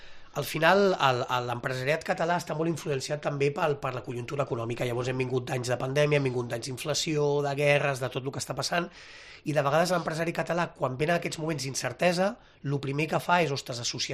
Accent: Barcelona, Catalonia, Spain; born there; jo sóc nascut a Barcelona, sóc català

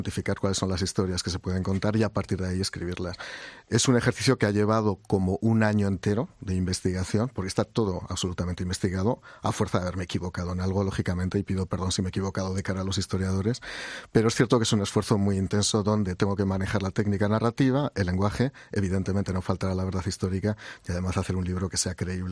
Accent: Aragon, Spain; Yo soy aragonés, y como aragonés soy muy racional

